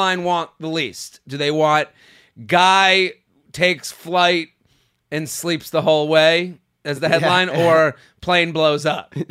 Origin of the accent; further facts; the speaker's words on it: England, United Kingdom; now in Canada; So this, as an English girl living in Canada and have dated my way around the world, I've encountered both types of penis.